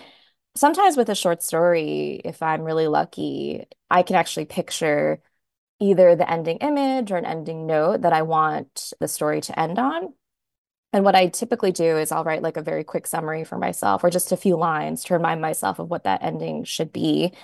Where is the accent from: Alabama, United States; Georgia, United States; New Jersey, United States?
New Jersey, United States; also born or lived in New York City; I'm from New Jersey myself. I was actually born in New York City originally, and then my parents moved us to the suburbs of New Jersey when I was really young.